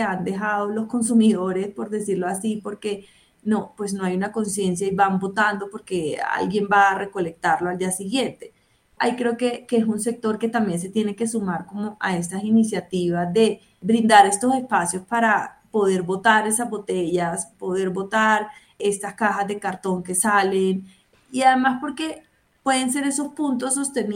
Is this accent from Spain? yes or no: no; Colombia; Como colombiano, yo soy el primer actor, como consumidor, el primer actor en la cadena que tengo que separar el material